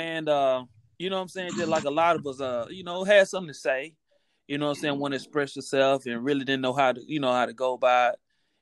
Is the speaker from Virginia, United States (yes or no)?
no; Columbus, Mississippi, United States; I'm from Mississippi, man, to the fullest. Represented to the fullest, man. Born and raised, man, Columbus, Mississippi.